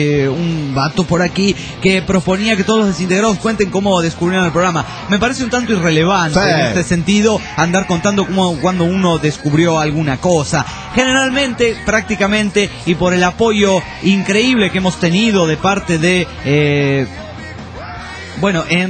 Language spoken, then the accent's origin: Spanish; Monterrey, Nuevo León, Mexico